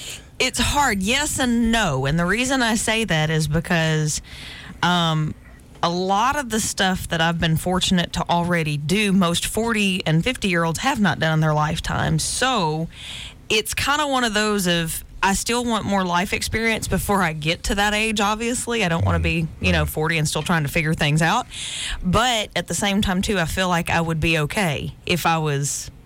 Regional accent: Montgomery, United States; born there; I've been here in Montgomery for 25 years, and I was born in Montgomery

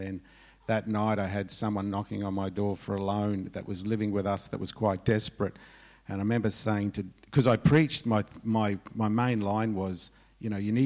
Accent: Australia; as an Australian, I don't like to be pressured and I don't like to be manipulated, but as a Christian

